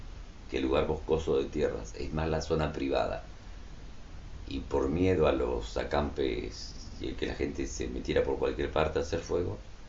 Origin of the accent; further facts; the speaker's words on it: Piedrabuena, Santa Cruz, Argentina; also born or lived in Buenos Aires; No, a Piedrabuena en esa época. En el 57 recién vinimos a Tres Lagos. Pero toda mi familia, mis abuelos, todos eran, o sea, mis abuelos inmigrantes